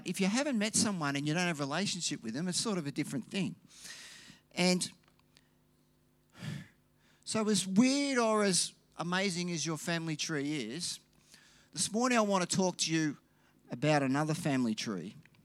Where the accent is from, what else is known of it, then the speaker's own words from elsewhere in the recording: Melbourne, Victoria, Australia; So I grew up in Melbourne, and that was in our front yard. And my mum still lives in that house today.